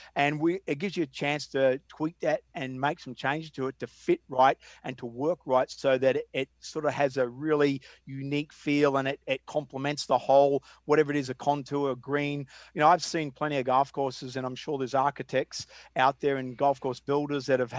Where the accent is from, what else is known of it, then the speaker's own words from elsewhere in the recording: Victoria, Australia; growing up in Sandbelt, Australia